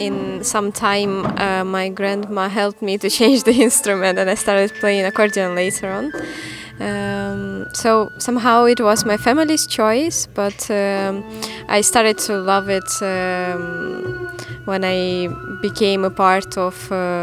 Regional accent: Ukraine; English is a second language; I'm from Ukraine and I play accordion.

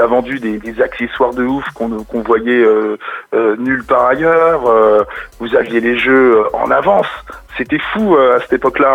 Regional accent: Paris, Île-de-France, France; Je venais de Paris, tu vois ce que je veux dire

